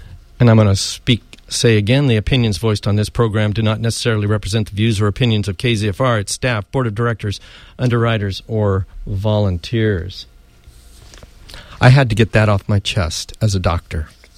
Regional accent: United States; I have to state, as an American physician, that this is an inhumane example

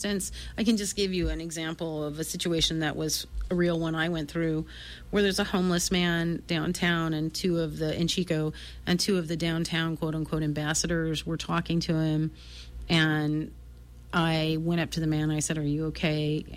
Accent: California, United States; now in Forest Ranch, United States; I was born in Southern California. I lived in a rural community as a kid. Pretty much, I lived in a lot of rural communities of Northern California, Arcata, where I live now in Forest Ranch.

